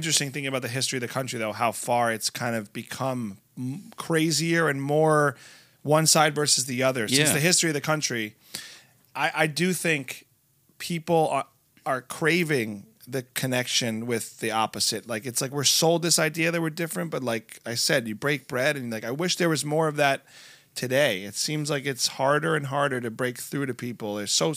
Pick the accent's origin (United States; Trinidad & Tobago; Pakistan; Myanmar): United States; East Coast; how I grew up on the East Coast with a mix of people